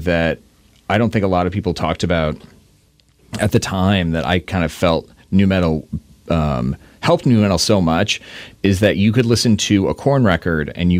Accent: Indiana, United States; I grew up in Indiana, so.

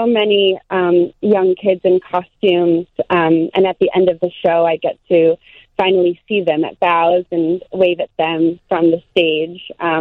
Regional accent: Chicago, Illinois, United States; I grew up in Chicago, so I've been attending Chicago Shakespeare Theater shows since I was young

